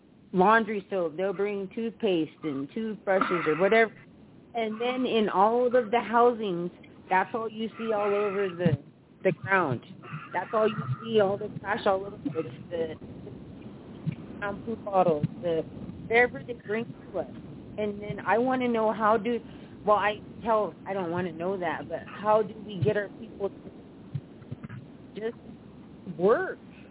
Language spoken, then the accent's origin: English; Pine Ridge, South Dakota, United States; I'm from Pine Ridge. I don't want to be known as the poorest county in the United States. I'm Ogallala Lakota, and I know I'm a strong Sioux woman.